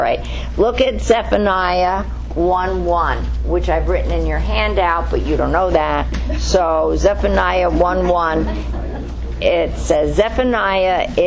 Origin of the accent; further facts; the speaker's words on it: New York City, New York, United States; Well, I'm always figuring I'm wrong because I'm from New York City.